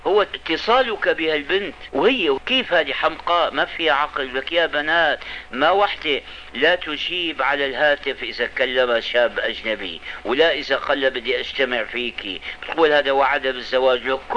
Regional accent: Syria; والمصيبة أنه كان في نظام البكالوريا عندنا في الشام

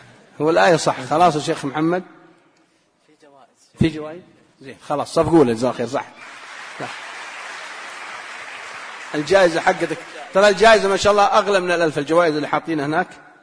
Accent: Saudi Arabia; عندنا في السعودية

